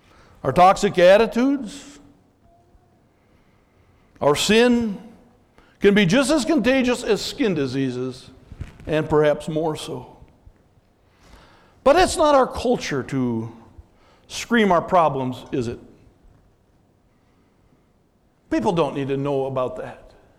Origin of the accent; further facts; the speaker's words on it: Minnesota, United States; Now, as a Minnesotan, I thought to myself, wow, you'd have separate cemeteries?